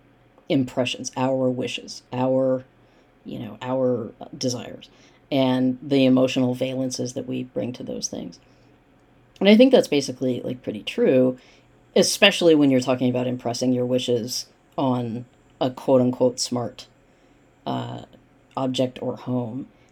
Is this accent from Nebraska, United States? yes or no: no; Los Angeles, California, United States; born there; I was born in LA. I was born in Los Angeles, and I love